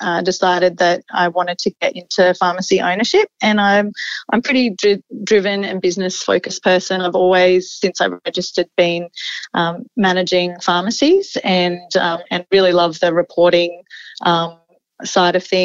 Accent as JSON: {"language": "English", "town": "Byron Bay", "region": "New South Wales", "country": "Australia", "also_born_or_lived": "Mount Isa", "lives_now": "Emerald, Australia", "said": "Interestingly, I guess I'm actually a coastal girl. So I'm originally from Byron Bay. And after doing uni, I spent a couple of years working in Mount Isa."}